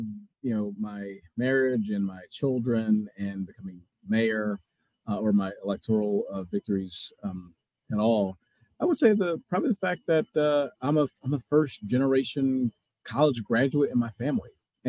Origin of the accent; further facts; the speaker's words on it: Wisconsin, United States; wow, this is in my home state. I want folks to come and to be able to experience this, to experience the diversity that we have here in the city, which really, I think, extends to the entire state of Wisconsin.